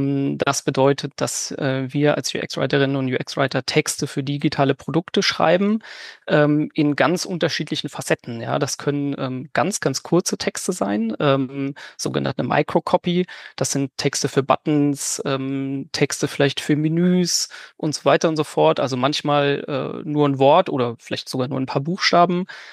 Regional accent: Darmstadt, Hesse, Germany; aus Darmstadt, aus der schönen Wissenschaftsstadt Darmstadt

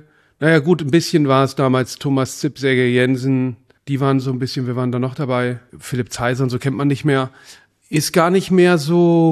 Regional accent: North Rhine-Westphalia, Germany; Ich komme aus dem Rheinland.

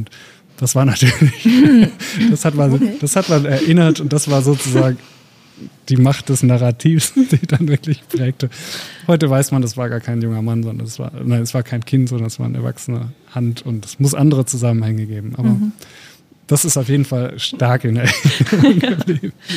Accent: North Rhine-Westphalia, Germany; hier im Ruhrgebiet, ich komme ja aus dem Ruhrgebiet

